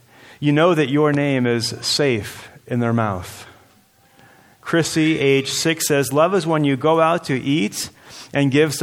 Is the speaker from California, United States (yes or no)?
no; New Jersey, United States; also born or lived in Chicago; now in Wellington, United States; I was raised out in East Coast, New Jersey. I went to Moody Bible Institute, was there in Chicago for 8 years.